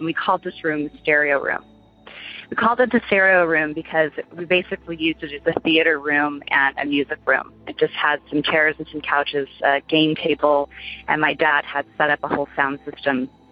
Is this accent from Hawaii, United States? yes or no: no; Idaho Falls, Idaho, United States; now in California, United States; I currently live in California. I have a story from when I was growing up in Idaho Falls, Idaho.